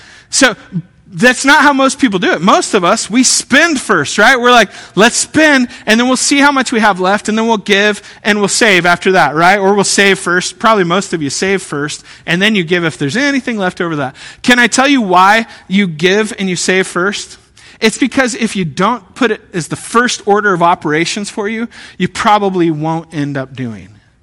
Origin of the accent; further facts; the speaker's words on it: Kansas, United States; I grew up in Kansas, way out in western Kansas. Like I was an hour from Colorado and an hour from Oklahoma